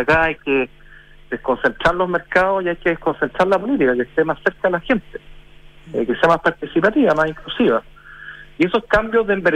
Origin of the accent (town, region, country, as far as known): Chile